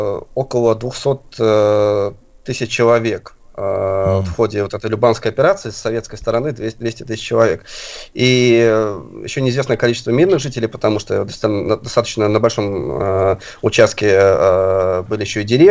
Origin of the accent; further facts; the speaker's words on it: Veliky Novgorod, Novgorod Oblast, Russia; born there; И я сам родился в Новгороде, знаю, что для нас, новгородцев, это очень большая история.